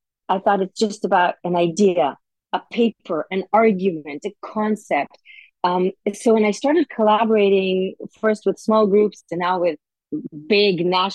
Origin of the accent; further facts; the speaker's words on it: Jerusalem, Jerusalem District, Israel; I grew up in Jerusalem in a very homogeneous Orthodox Jewish community.